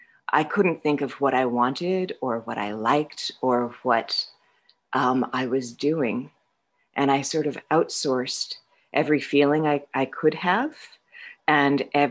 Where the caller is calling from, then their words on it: Vermont, United States; I'm an alcoholic. I'm calling from Vermont